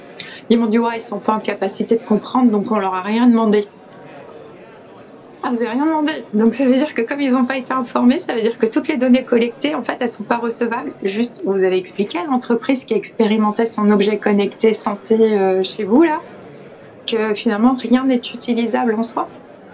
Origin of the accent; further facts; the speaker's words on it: France; Enfin, chez nous, en France.